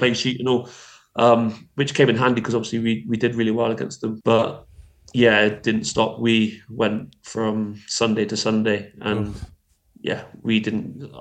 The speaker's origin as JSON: {"language": "English", "region": "South West England", "country": "United Kingdom", "said": "something that we grew up on. It's a strong heritage and culture down here. And yeah, it's not that we're not English. It's just that we're Cornish first."}